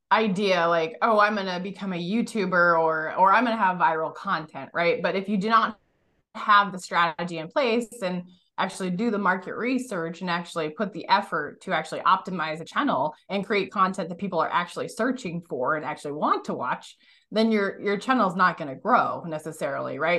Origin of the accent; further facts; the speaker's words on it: Seattle, Washington, United States; moved away as an adult; also born or lived in California; now in Arizona, United States; Originally, yes. I was born and raised in Seattle, probably my first 35 plus years of life.